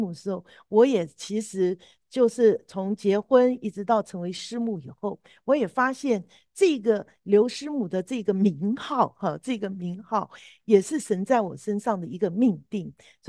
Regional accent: China; 因为我觉得我们中国人呐，讲到梅花，好像是一个中国人的代表

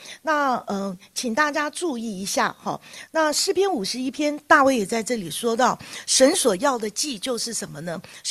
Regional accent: China; 好像我们中国人过年的时候有挂那个红春联。

